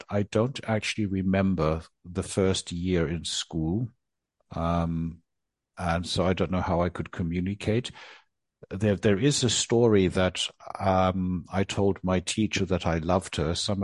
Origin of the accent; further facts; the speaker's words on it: Australia; also born or lived in Germany / Japan; I was born in Germany, but I spent the first 4 years of my life in Japan. And then in 1966, we moved to Australia. We arrived in February 1966.